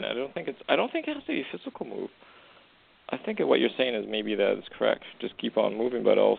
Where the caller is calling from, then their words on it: Canada; calling from Canada.